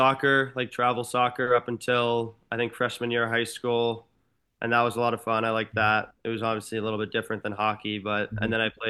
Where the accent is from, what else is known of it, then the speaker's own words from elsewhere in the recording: Massachusetts, United States; because I grew up in outside of Boston, I went to a Worcester Sharks game.